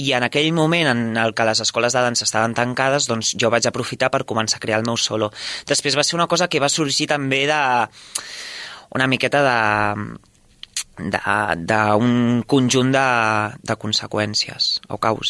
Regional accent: Sabadell, Catalonia, Spain; jo sóc de Sabadell

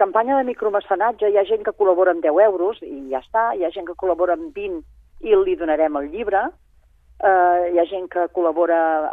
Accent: Sabadell, Catalonia, Spain; moved away as an adult; Jo sóc de Sabadell, tot i que em vaig marxar als 21 anys i ja no he tornat, i tinc família a Sabadell

